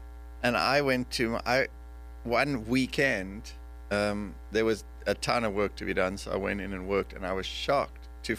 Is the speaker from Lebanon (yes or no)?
no; South Africa; now in United States; I came from South Africa, as most listeners know